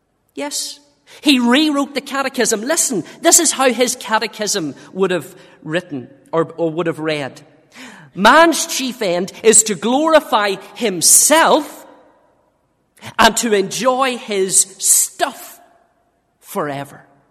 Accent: Dungannon, Northern Ireland, United Kingdom; And I grew up in the Presbyterian Church outside Dungannon.

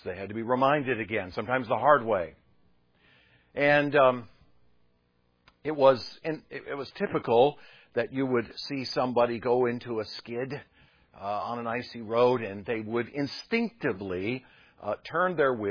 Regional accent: Minnesota, United States; I grew up in Minnesota, the land of 9 months of winter and 3 months of road repair.

